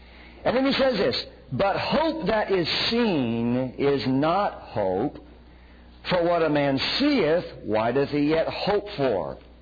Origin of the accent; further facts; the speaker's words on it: the South, United States; I'm a Southerner, I reckon it, maybe it's so type thing.